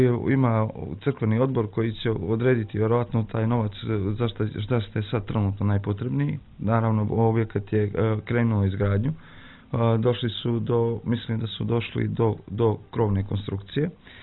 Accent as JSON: {"language": "Serbian", "town": "Rožaje", "region": "Rožaje Municipality", "country": "Montenegro", "tie": "born or raised there", "said": "Pa s obzirom da sam ja rođen u Grižici, baš u Rožajama, i da je to moje rodno mjesto i moj rodni kraj"}